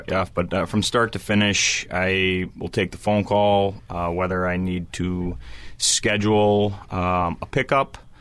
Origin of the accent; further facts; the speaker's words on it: Woodbury, United States; I was born and raised in Woodbury, and I was in the military for 4 years.